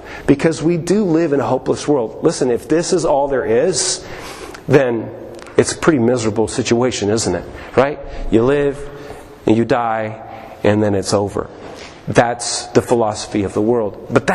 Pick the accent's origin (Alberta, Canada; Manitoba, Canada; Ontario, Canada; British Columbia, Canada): Alberta, Canada; near where I grew up in Alberta